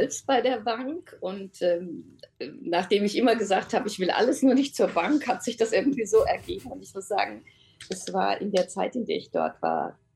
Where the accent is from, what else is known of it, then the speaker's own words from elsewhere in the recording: Mainz, Rhineland-Palatinate, Germany; als Ortsvorsteherin hier direkt vor Ort in meiner Heimatgemeinde in Mainz-Hechtsheim mitbewegen konnte